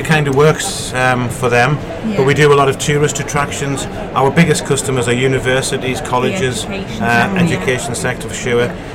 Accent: North East England, United Kingdom; And we did the northeast of England, which is where I'm from, as you can detect

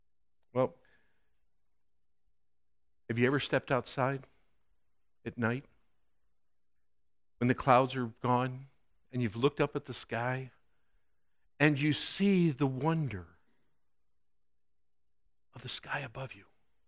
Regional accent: Chicago, Illinois, United States; also born or lived in North Dakota, United States; You know, I grew up in the Chicago suburbs, and it's got light pollution in there

